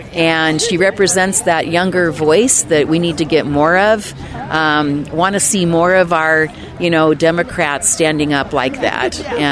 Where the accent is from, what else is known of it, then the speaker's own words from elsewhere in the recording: Spokane, Washington, United States; I'm from Spokane.